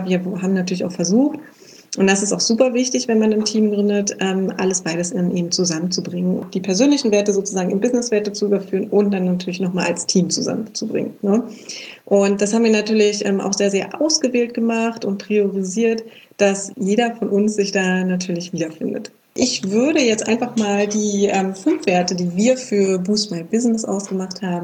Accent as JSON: {"language": "German", "region": "Berlin", "country": "Germany", "said": "Wir kommen beide ja aus Berlin."}